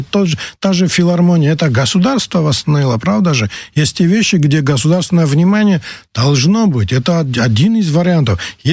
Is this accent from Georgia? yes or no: yes; Tkvarcheli, Abkhazia, Georgia; я сам квартирский человек. Понимаете, я там родился, это мой родной город.